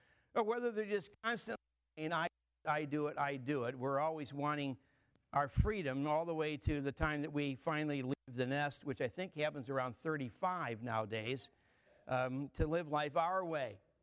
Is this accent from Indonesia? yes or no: no; United States; And as an American citizen, quite frankly, I'm very happy for the freedoms that we enjoy.